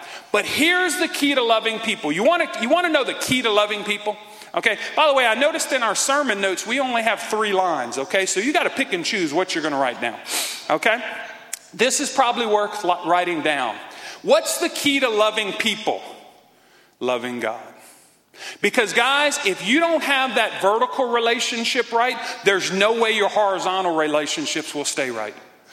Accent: Louisiana, United States; And since I'm a Cajun, You know I'm still working on keeping my mouth shut, okay?

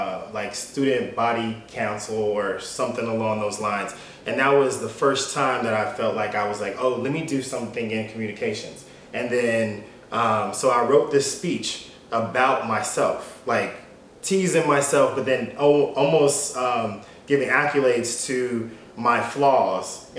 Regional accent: California, United States; I'm from Northern California, as you mentioned.

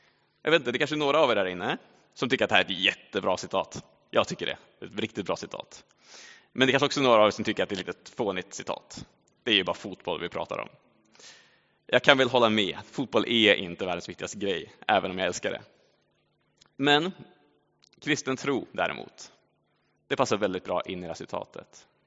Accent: Norrland, Sweden; Och jag kommer från Norrland från början, så om ni inte förstår vad jag säger så kan det vara därför.

